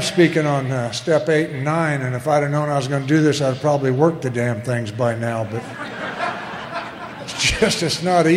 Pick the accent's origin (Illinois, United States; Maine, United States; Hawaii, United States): Illinois, United States; born there; I was born in Illinois, and mom and dad were married each other 50 years.